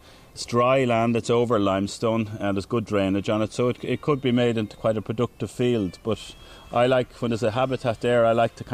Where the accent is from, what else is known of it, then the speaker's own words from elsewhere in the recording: Dublin, Leinster, Ireland; born there; So I was born in Dublin